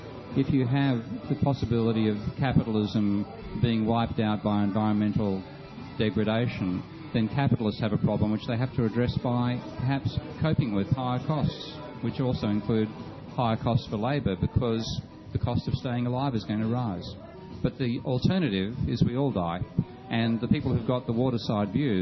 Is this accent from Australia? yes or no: yes; Australia; And I mean, what's really offended me as an Australian is that there were some brilliant technologies being developed here